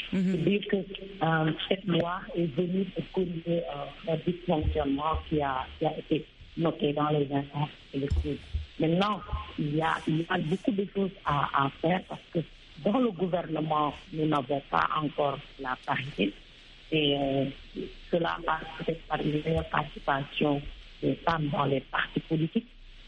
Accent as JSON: {"language": "French", "country": "Togo", "said": "Je dirais, chez moi au Togo, la participation des femmes reste encore minoritaire."}